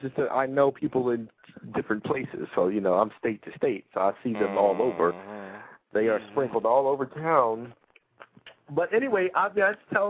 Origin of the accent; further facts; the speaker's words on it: North Carolina, United States; Happy New Year to everybody in my home state of North Carolina.